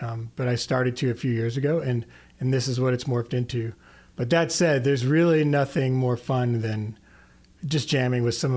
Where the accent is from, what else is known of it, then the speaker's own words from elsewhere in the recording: Houston, Texas, United States; I'm from Houston and spent a lot of time down at the beach on Galveston.